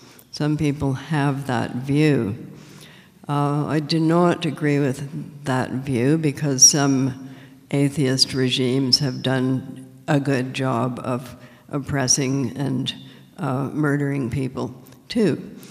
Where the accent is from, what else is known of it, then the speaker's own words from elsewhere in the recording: Canada; Well, I'm Canadian, and one of the things about Canada was that we didn't separate church and state the way Americans did.